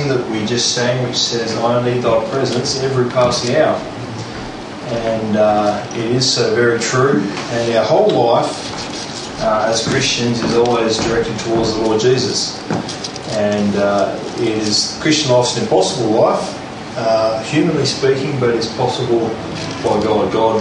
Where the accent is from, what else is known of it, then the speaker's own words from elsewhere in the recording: Murray Bridge, South Australia, Australia; First 13 years of my life, I grew up in Murray Bridge in South Australia, and it's a very dry place, roughly 100, well, over 100 kilometres away from Adelaide.